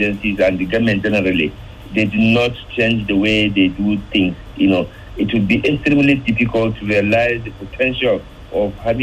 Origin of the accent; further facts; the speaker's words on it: Nigeria; Nobody is 100%, you know, unless we are ready to also take responsibility as a Nigerian.